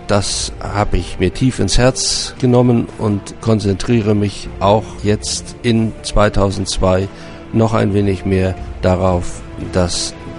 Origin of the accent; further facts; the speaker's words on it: Hamburg, Germany; also born or lived in East Prussia; now in Bonn, Germany; Ich komme gebürtig aus Ostpreußen, habe von 1945 bis 1968 in Hamburg gelebt oder bis 1969. Seitdem wohne ich in Bonn.